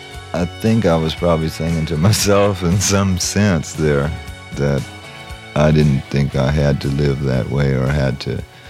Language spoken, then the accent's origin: English; Gainesville, Florida, United States; We came from Gainesville, Florida, you know. It was just nowhere, really, in music business terms.